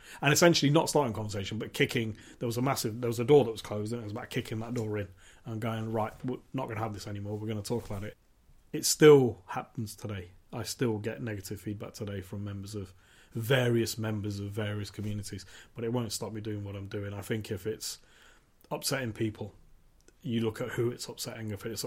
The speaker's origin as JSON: {"language": "English", "town": "Leicester", "region": "East Midlands", "country": "United Kingdom", "tie": "born or raised there", "said": "I grew up in Highfields, North Evington, sort of inner city Leicester."}